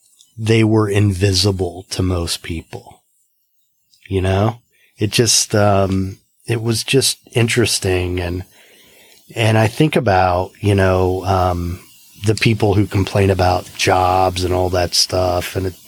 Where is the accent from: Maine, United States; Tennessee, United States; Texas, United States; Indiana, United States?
Indiana, United States; I grew up in Indiana, which, farms.